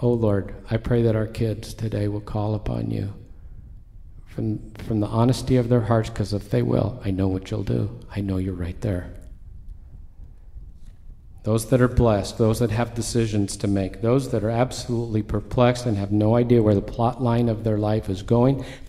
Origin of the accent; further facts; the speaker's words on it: United States; The most depressing day in my life as an American, and you don't have to agree with me